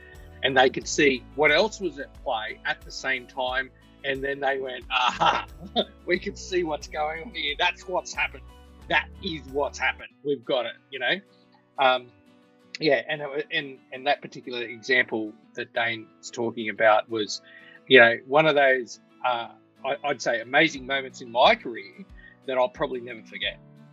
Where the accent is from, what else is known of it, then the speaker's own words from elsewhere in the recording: Australia; We're Australian, right? We're Australian.